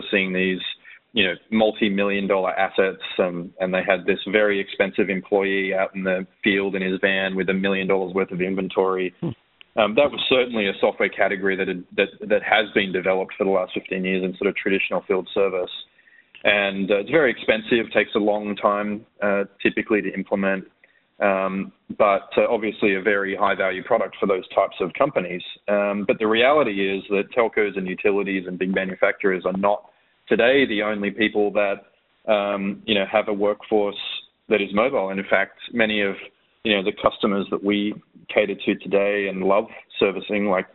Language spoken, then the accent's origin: English; Australia; accent: Australian; I'm going to have to overcorrect and harden up my Australian accent.